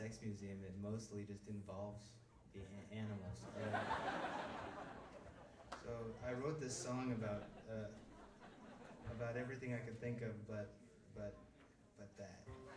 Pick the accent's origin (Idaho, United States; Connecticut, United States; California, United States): Idaho, United States; I'm from Idaho.